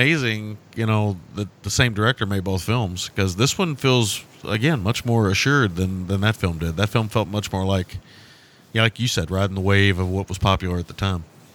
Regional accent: the South, United States; Really grating for me as a Southerner, but, you know.

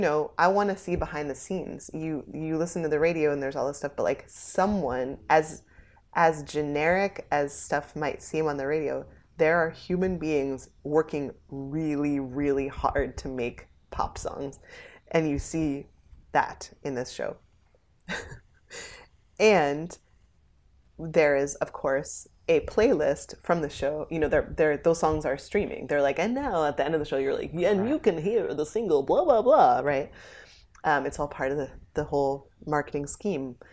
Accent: New Jersey, United States; born there; I was born in Jersey.

